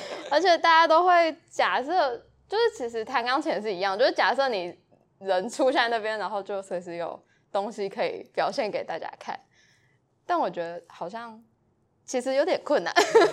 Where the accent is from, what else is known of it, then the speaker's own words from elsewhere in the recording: Tainan, Taiwan; 因为我是台南人，然后在参加台大团之前就是在台南参加大地合唱团